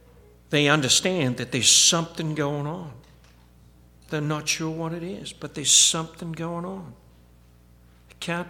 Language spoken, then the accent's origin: English; New Zealand; moved away; I remember when I grew up back in New Zealand, when I left there, there was no Saturday and Sunday shopping at all.